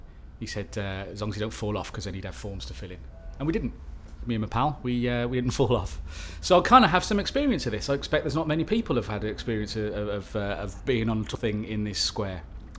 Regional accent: Cardiff, Wales, United Kingdom; I'm 39, and I come from Cardiff.

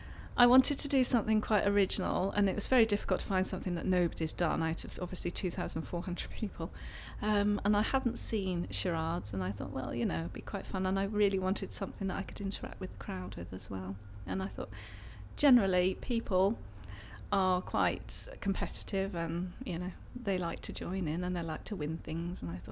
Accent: West Midlands, United Kingdom; I'm 36 and I'm from Shropshire.

